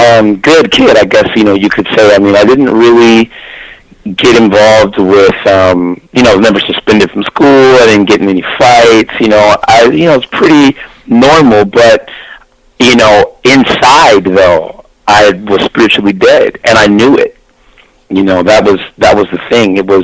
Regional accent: Penns Grove, New Jersey, United States; Well, yeah, I grew up actually in South New Jersey in a little town called Penns Grove, New Jersey.

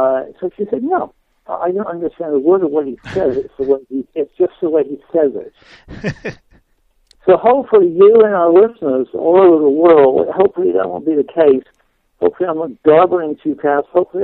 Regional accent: England, United Kingdom; I grew up in South England

